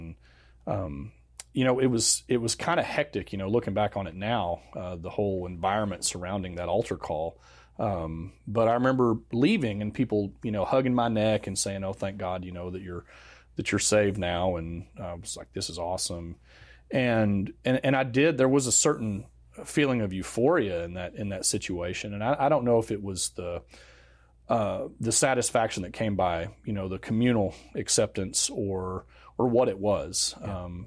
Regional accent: Fayetteville, Arkansas, United States; So I was born in Northwest Arkansas. I was born and raised in Fayetteville, and in fact, all of my family's still there.

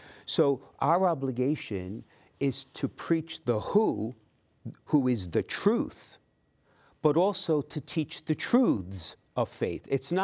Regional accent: Brooklyn, New York, United States; I was born and raised in Brooklyn. I was a priest in Brooklyn, a pastor in Brooklyn.

